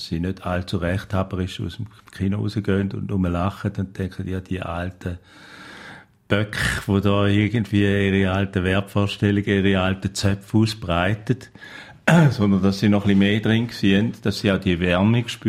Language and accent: German; Switzerland; wo wir dann ein bisschen auf einem Klischee behaftet werden, auch als Schweizer drauf.